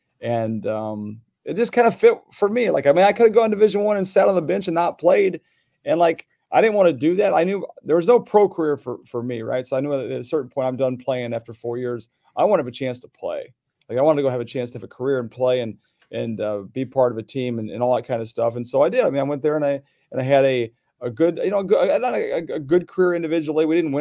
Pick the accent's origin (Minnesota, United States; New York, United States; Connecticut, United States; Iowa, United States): Iowa, United States; now in Sparkill, United States; Like when I grew up in Iowa, like there was like a town that would be like 30 miles in another town.